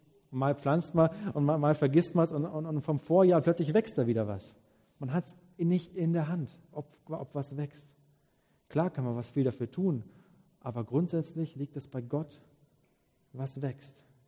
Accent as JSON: {"language": "German", "region": "Bavaria", "country": "Germany", "said": "Ich komme ja aus dem Allgäu."}